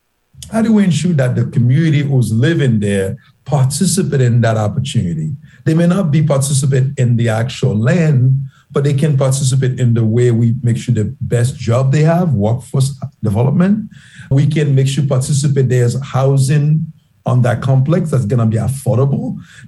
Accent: Haiti; moved away as an adult; my patriotism about this country is based on the fact that I was Haitian, based on the fact that I grew up 20 years in Haiti and realized the possibility of this thing.

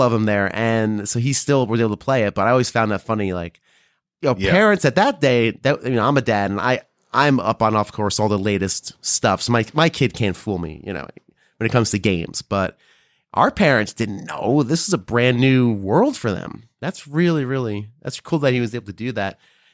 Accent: New Jersey, United States; I'm from Northern New Jersey.

